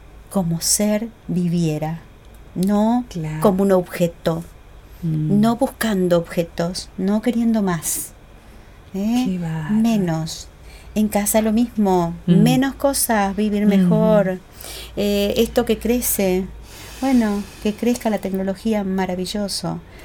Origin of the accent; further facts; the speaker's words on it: Uruguay; como uruguaya